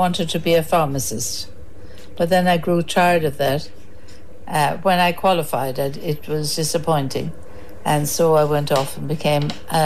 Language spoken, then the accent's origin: English; Limerick, Munster, Ireland; I grew up in Limerick City.